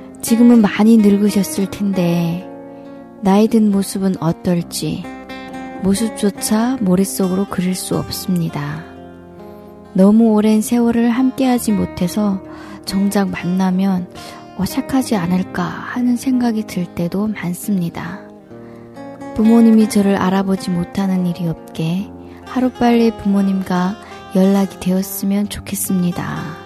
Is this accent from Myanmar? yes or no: no; Hamgyong, North Korea; moved away as an adult; now in South Korea; 함경도에서 5년 전에 탈북한